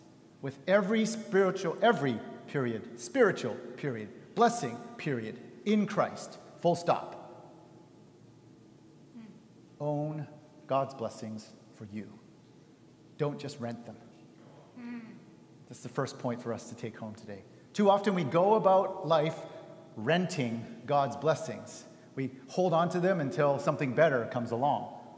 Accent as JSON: {"language": "English", "country": "Canada", "tie": "born or raised there", "also_born_or_lived": "United States", "said": "though I was born in America, I've spent most of my life in Canada after our family moved there when I was a toddler. So until I actually became a Canadian citizen as an adult, I was the only one in my family that was considered an immigrant"}